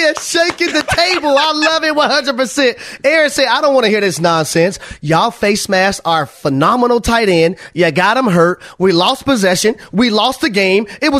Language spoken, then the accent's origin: English; Georgia, United States; He's from Georgia. I'm from Georgia.